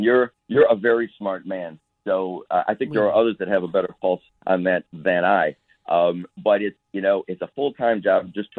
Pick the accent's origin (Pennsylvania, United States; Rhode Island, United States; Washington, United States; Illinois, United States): Illinois, United States; Wilmette; now in Winnetka, United States; I grew up in Wilmette. I live in Winnetka now.